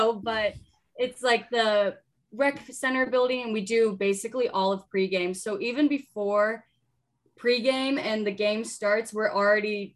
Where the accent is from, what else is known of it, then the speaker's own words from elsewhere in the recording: Nebraska, United States; I was like spending all my weekends in Iowa from Nebraska, but I felt like I was born and raised in Iowa.